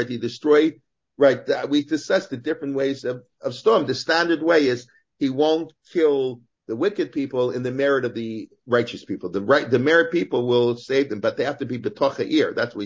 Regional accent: Canada; I grew up in a democratic country. I have certain values that I picked up because I grew up in Canada, and I'm proud of them.

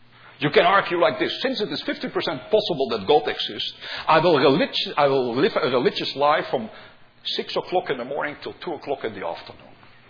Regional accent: Amsterdam, North Holland, Netherlands; two figures who both lived in my hometown in Amsterdam.

